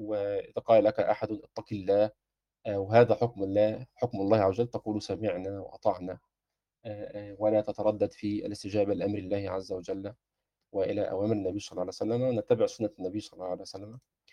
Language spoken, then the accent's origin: Arabic; Egypt; الناس اللي كانت بتلعب عندنا في مصر بلي